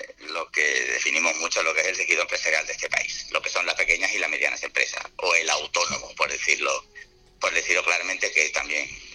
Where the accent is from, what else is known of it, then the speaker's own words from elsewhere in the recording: Málaga, Andalusia, Spain; yo que soy de Málaga, solamente va a poder hacerlo aquí en Málaga.